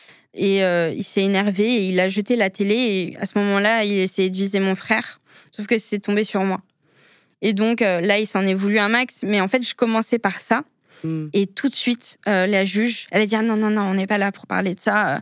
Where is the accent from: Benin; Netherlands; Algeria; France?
Netherlands; c'était compliqué, parce qu'on est néerlandais